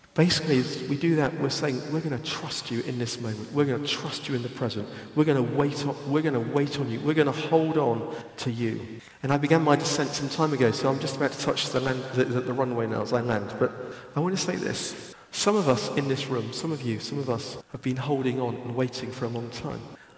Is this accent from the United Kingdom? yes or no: yes; United Kingdom; We're British, most of us. We're not very good at owning our desperation.